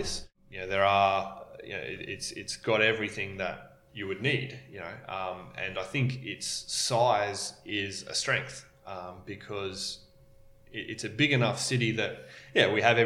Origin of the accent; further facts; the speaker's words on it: Canberra, Australian Capital Territory, Australia; now in Newcastle, Australia; I'm from Canberra, from Canberra originally. So we moved up to Port Stephens, with Bohemia, moved to Newcastle